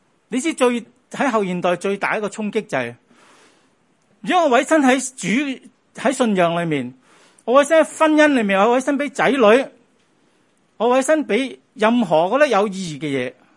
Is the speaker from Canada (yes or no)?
no; Hong Kong; 我香港人